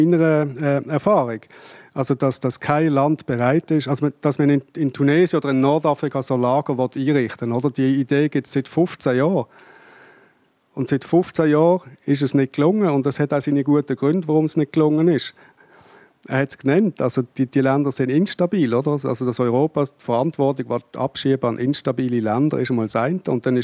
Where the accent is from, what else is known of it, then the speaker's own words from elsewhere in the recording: Switzerland; das müssten wir als Schweizer besonders verstehen